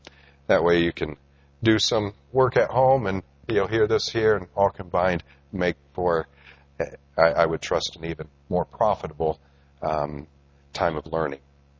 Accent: Michigan, United States; Or there are two men from my home state, Michigan. I'm ashamed to admit that they came from where I came from.

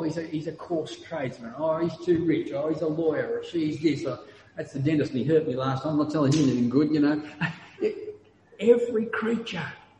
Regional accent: Australia; I'm Australian.

